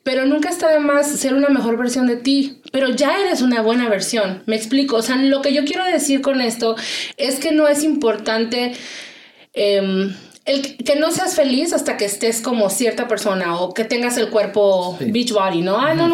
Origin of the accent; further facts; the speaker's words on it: Guadalajara, Jalisco, Mexico; Soy de Guadalajara, estudié ciencias de la comunicación.